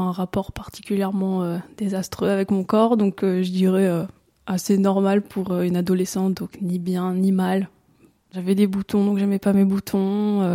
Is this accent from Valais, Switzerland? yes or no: yes; Valais, Switzerland; j'ai 26 ans, je suis d'origine du Valais.